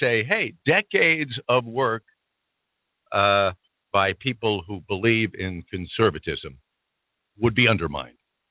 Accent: New York, United States; Well, I don't expect that. I'm from New York, too. And that's not the way I grew up.

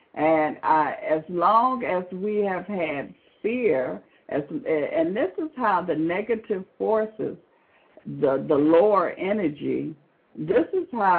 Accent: Detroit, Michigan, United States; I'm from the Detroit, Michigan area.

